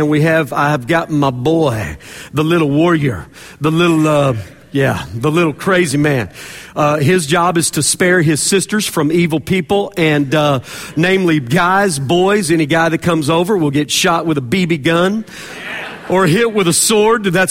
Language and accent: English; Dallas, Texas, United States; I grew up with all guys in our house. I was born and raised in Old Dallas.